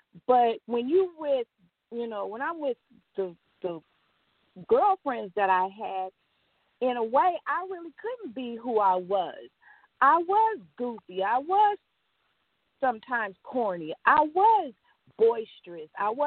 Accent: San Francisco, California, United States; We're from San Francisco and not Oakland.

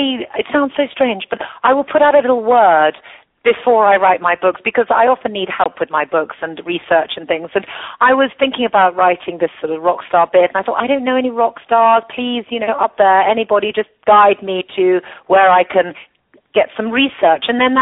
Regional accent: South East England, United Kingdom; I grew up in Hampshire, in the English countryside. My father's a farmer. I had a totally idyllic upbringing in the most beautiful place with bluebell woods and a 17th century, really beautiful Jacobean house.

